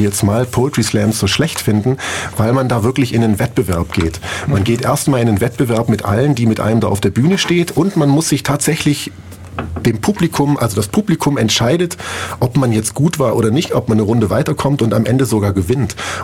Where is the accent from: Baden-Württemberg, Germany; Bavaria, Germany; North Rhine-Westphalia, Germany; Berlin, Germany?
Baden-Württemberg, Germany; Biberach; ich habe meine Jugend in Biberach verbracht